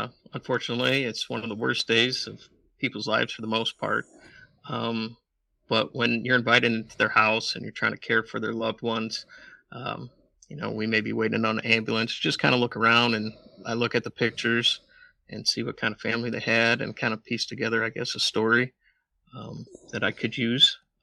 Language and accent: English; Michigan City, Indiana, United States; Born and raised in Michigan City. Went to a small Catholic high school there, Marquette.